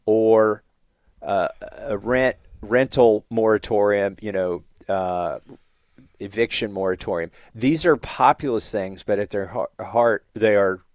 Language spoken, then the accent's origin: English; Kentucky, United States; also born or lived in New Hampshire / Massachusetts; But I grew up in Kentucky, you know, went to MIT, started a business, couldn't stand, frankly, living in Taxachusetts.